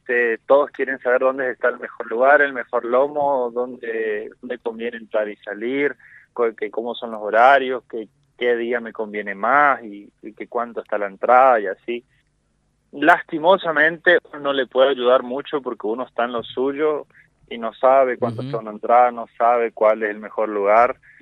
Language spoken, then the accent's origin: Spanish; Argentina; voy a ser el único piloto argentino a esta fecha